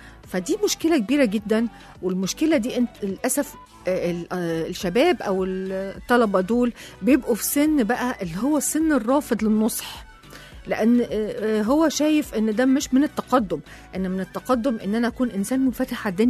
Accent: Egypt; إن إحنا كلنا مصريين وكلنا عايشين على أرض واحدة

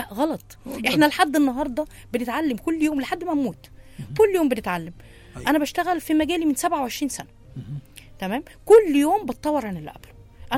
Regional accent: Egypt; فيبقى شيء جميل قوي ان احنا نبحث في القديم ونجيب علومنا وتراثنا ونتمسك بهويتنا كمصريين

